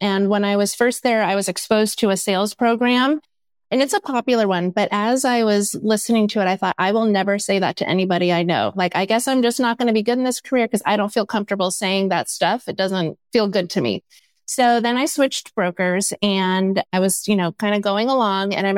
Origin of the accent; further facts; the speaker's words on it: California, United States; now in Texas, United States; Well, I actually used to say … I'm from Southern California, but please don't hate me.